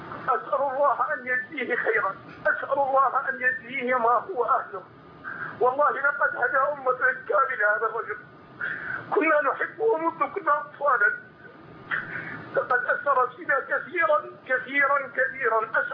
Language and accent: Arabic; Mosul, Nineveh, Iraq; أنا من الموصل بالعراق